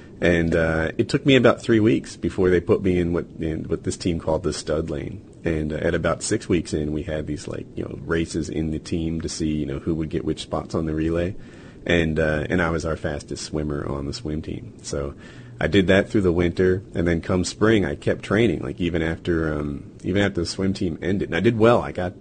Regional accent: Ocean City, New Jersey, United States; I grew up in Ocean City, New Jersey, and the job on the beach was renting out umbrellas

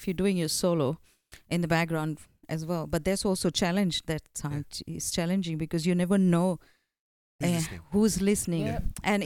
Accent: India; Because being an Indian as well, okay.

